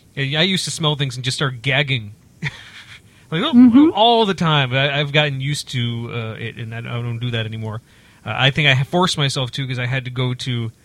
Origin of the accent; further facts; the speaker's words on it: Evanston, Illinois, United States; born there; I was born in Evanston. Evanston Hospital. I don't speak any Spanish.